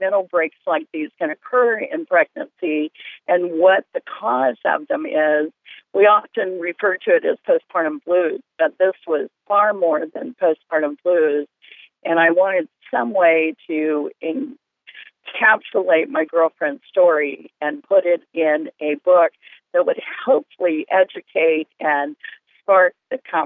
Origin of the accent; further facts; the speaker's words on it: Columbus, Georgia, United States; a childhood friend from my days growing up in Columbus, Georgia